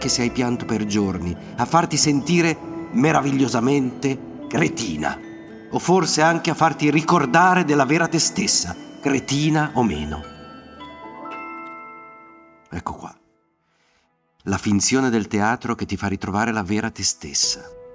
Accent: Genoa, Liguria, Italy; sono genovese quindi di natura pessimista, sia perché sono vecchio

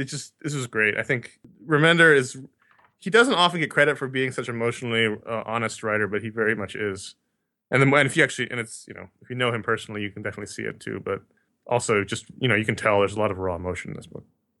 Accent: New York City, New York, United States; Granted, I grew up in New York City. I don't know how it works in your guys' towns

